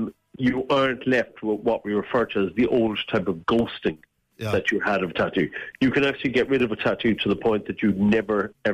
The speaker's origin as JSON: {"language": "English", "town": "Cork", "region": "Munster", "country": "Ireland", "also_born_or_lived": "Dublin", "said": "I'm from Cork, but I lived in Dublin for years."}